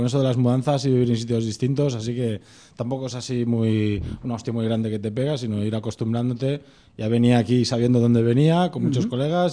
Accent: Carcaixent, Valencian Community, Spain; en radio, en Carcaixent, de mi pueblo, teníamos un programilla cuando éramos jóvenes.

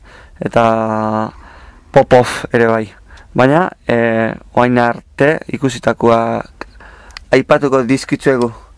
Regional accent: Zarautz, Basque Country, Spain; San Pelaio bigarrena gure herrian, baina ez gaude Zarautzen

